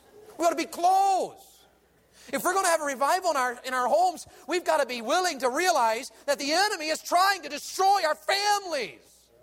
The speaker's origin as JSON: {"language": "English", "region": "Tennessee", "country": "United States", "said": "She's from Ohio. I'm from Tennessee. She's a Yankee. I'm from the South."}